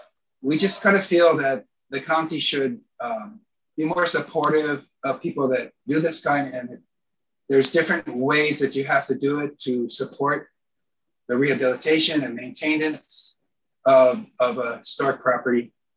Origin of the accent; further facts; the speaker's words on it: Maui, Hawaii, United States; Aloha. I'm from Maui.